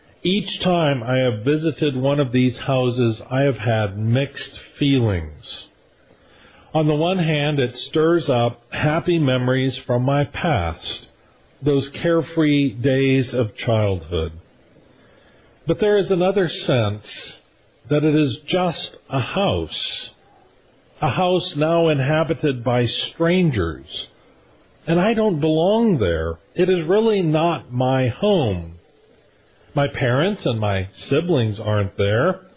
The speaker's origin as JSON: {"language": "English", "town": "Sioux Center", "region": "Iowa", "country": "United States", "tie": "born or raised there", "said": "Well, growing up in Sioux Center, Iowa, I can remember going down to the gymnasium at Dort on those cold winter evenings for what were called travelogues."}